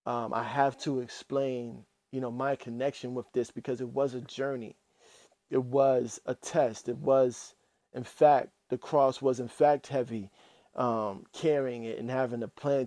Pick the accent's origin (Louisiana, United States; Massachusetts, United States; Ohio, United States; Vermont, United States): Massachusetts, United States; Boston; born there; now in Washington, D.C., United States; I was born in Boston, Massachusetts. You know, now I reside in Washington, D.C.